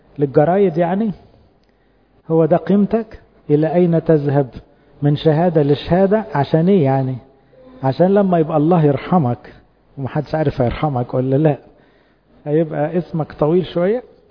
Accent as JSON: {"language": "Arabic", "country": "Egypt", "said": "النعي عندنا في مصر يعني في"}